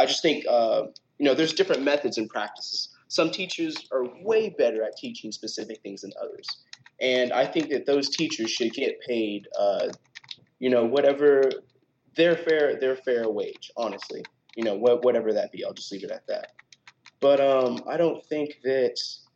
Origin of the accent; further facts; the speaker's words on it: California, United States; Yeah, So I grew up in poverty. I'm from California.